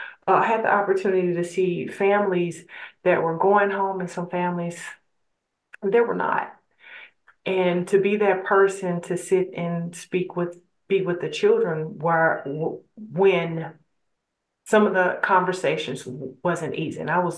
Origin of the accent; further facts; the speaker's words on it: Louisiana, United States; I was raised in Louisiana, and like Miss Angelica, a lot of my family, English was not their first language. It was French. It was Creole French.